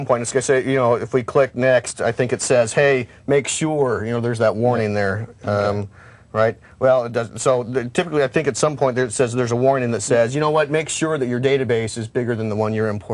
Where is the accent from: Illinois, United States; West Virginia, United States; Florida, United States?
Florida, United States; I'm from Florida. So before moving to coming to Microsoft, that was closest to me.